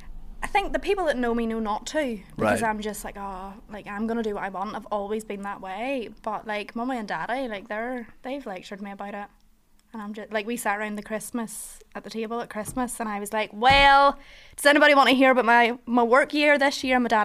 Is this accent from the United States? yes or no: no; Ireland; I'm Irish, obviously, I'm from Ireland